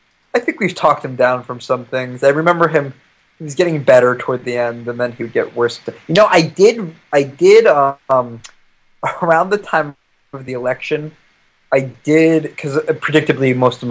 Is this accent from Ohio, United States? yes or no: no; New York City, New York, United States; I'm from the city. Yeah. I grew up in Chelsea.